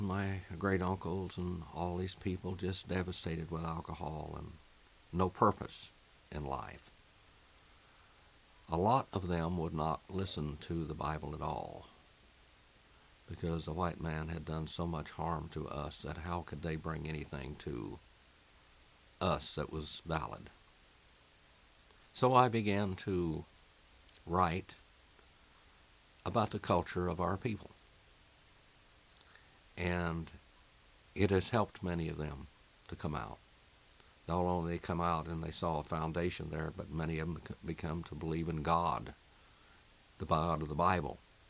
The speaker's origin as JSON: {"language": "English", "country": "United States", "said": "I am Native American by birth. About 40 years ago, I had a great burden on my heart to help my Native American people."}